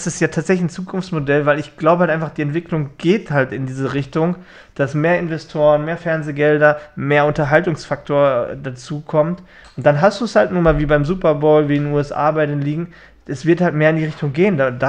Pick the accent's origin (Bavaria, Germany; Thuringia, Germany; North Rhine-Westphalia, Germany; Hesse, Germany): North Rhine-Westphalia, Germany; Dortmund; also ich hoffe sogar, als Dortmunder, dass Schalke nächstes Jahr wieder aufsteigt